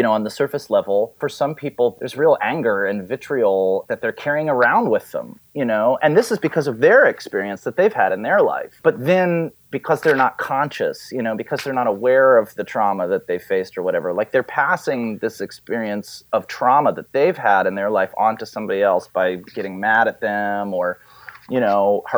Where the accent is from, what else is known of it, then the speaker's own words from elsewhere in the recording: California, United States; also born or lived in Wilmington, Delaware / Ohio; I wasn't really originally born there. You know, I was born in Wilmington, Delaware. My family moved to Southern California, and then I moved to Ohio when I was in high school, and I graduated from high school there.